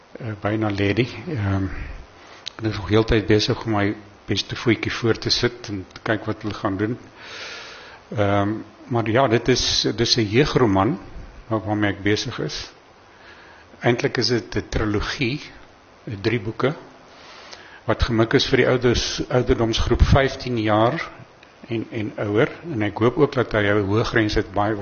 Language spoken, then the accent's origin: Afrikaans; Mpumalanga, South Africa; daar waar ek vandaan kom, Oost-Transvaalse Hoofveld, het najaarsreën spesifiek 'n baie besondere betekenis